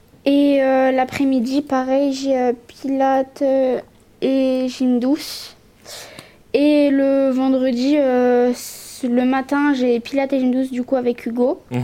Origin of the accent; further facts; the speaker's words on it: Auvergne-Rhône-Alpes, France; Moi, je viens d'Isère au départ, mais je fais des stages du coup en Normandie parce que ma maman habite ici